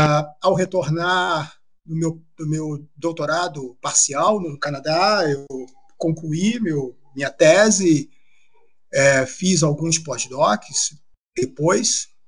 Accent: Duque de Caxias, Rio de Janeiro, Brazil; Bom, eu sou nascido e criado em Duque de Caxias, estudei em escola pública boa parte da minha vida.

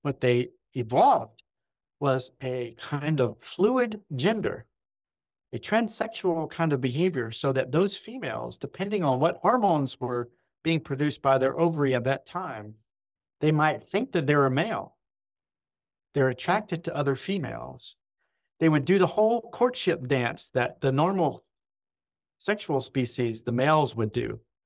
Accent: Georgia, United States; I grew up in South Georgia in the countryside. I spent a lot of time out in the woods and nature looking at animals

